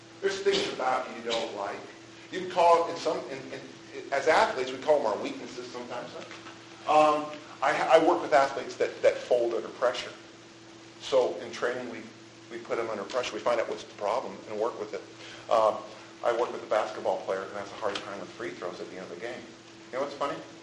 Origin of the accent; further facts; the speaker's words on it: California, United States; Some people know that I'm from California.